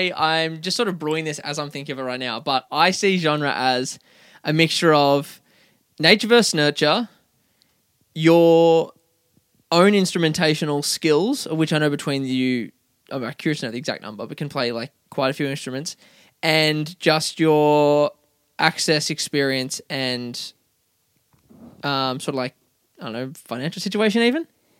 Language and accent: English; Nambour, Queensland, Australia; I come from Nambour.